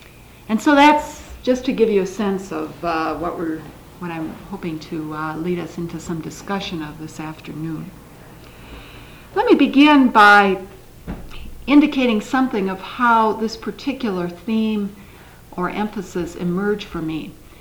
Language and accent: English; Chicago, Illinois, United States; I'm from Chicago, where I work for the churchwide offices of the ELCA.